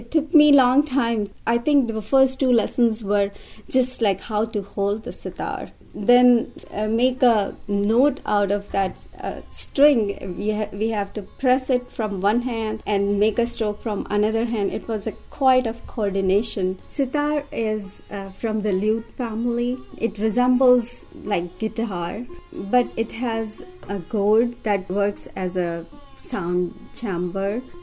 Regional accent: Uttar Pradesh, India; English is a second language; also born or lived in Rajasthan; now in Johnston, United States; Originally, I'm from India, but now I live with my husband in Iowa, Johnston, with my two kids. I came in America in 1992. I'm from Uttar Pradesh. It's a state near Delhi. I studied in state of Rajasthan.

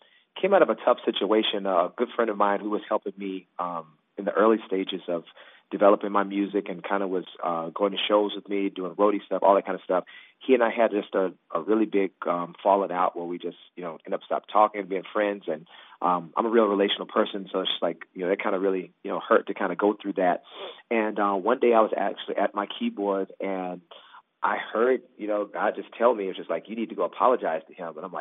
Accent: Deep South, United States; I think a lot of that comes from my gospel roots and growing up in the Deep South.

